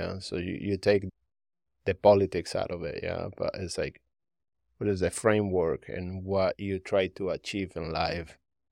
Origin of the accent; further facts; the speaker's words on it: Buenos Aires, Argentina; moved away as an adult; now in California, United States; I grew up in Argentina. Buenos okay. Aires, Argentina.